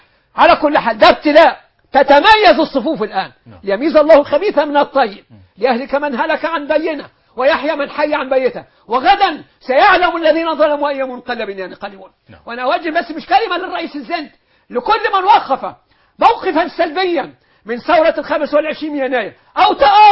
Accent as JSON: {"language": "Arabic", "country": "Egypt", "said": "إحنا أبناء مصر"}